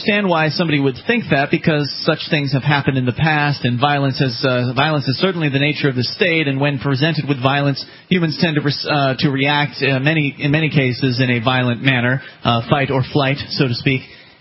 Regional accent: the South, United States; I mean, I come from the South. I was born and raised down there, and I know how intimidating the police can be.

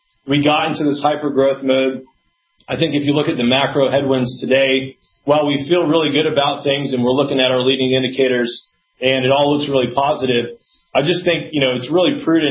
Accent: Atlanta, Georgia, United States; I'm from Atlanta

